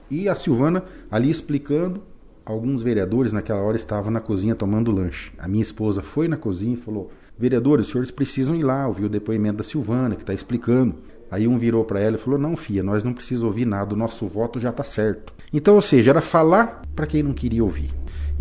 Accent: Congonhas, Paraná, Brazil; born there; Eu nasci no Distrito de Congonhas. Ó, o Distrito de Congonhas tem 1.000 habitantes. Congonhas é um distrito de Cornélio.

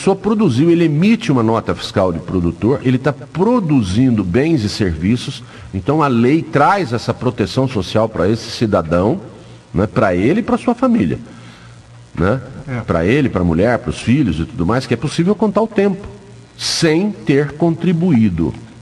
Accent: Ribeirão dos Índios, São Paulo, Brazil; born there; lá no Ribeirão dos Índios, onde eu nasci

